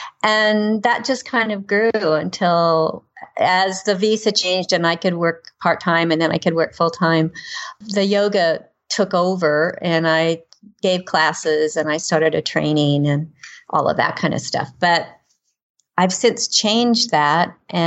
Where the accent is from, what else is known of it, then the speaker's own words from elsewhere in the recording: United States; now in Newcastle, Australia; Probably from you can tell from my accent that I'm actually from the United States, but I've lived in Australia for 17 years and I'm now down in Newcastle on the coast.